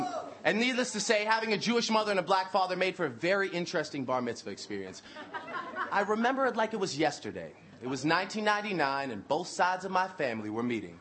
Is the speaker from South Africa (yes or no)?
no; Toronto, Ontario, Canada; I grew up and still live in Toronto, the city of Toronto, where the rappers are polite and the mayor smokes crack.